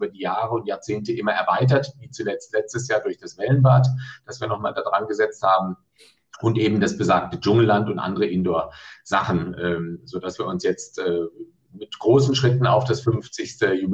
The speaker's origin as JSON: {"language": "German", "town": "Karlsruhe", "region": "Baden-Württemberg", "country": "Germany", "tie": "born or raised there", "said": "der Oberbürgermeister meiner Heimatstadt Karlsruhe"}